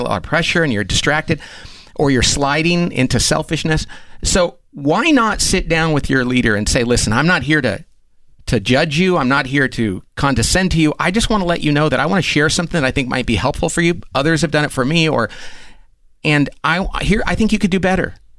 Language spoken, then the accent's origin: English; California, United States; I'm from California, so it's nice to touch a person because we're not allowed to do that anymore.